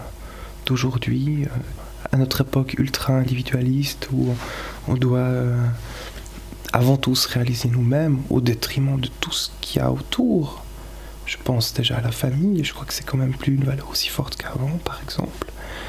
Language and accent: French; Switzerland; j'ai 27 ans, je suis suisse, marié